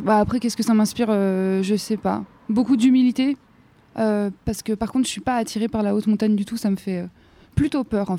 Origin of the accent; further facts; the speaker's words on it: Chamonix, Auvergne-Rhône-Alpes, France; Oui, je suis originaire d'ici. Enfin, j'ai grandi au Bosson, entre les Bossons et les Ouches, à Tacona. Et je me sens très chanceuse d'être originaire d'ici